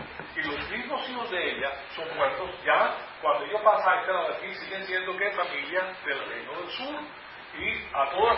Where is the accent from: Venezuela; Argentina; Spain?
Venezuela; Yo cuando crecí en Venezuela, pues era católico.